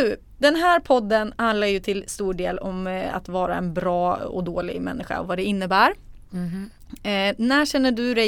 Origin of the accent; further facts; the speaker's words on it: Sundsvall, Västernorrland County, Sweden; jag är från Sundsvall.